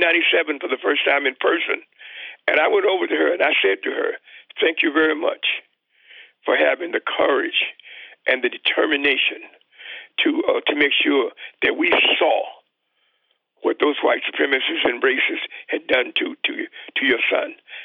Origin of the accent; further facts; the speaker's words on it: Tuskegee, Alabama, United States; I grew up in Tuskegee, Alabama. Fortunately, I grew up in a county that was about 90% black.